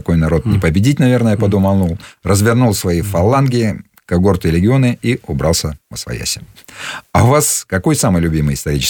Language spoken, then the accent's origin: Russian; Kyrgyzstan; Здравствуйте, говорю, я журналист из Кыргызстана.